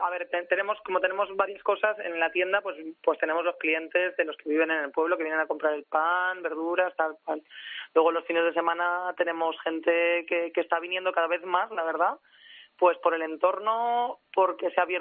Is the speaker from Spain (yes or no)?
yes; Teruel, Aragon, Spain; also born or lived in Extremadura; Y... bueno, soy de cerca, soy de Teruel.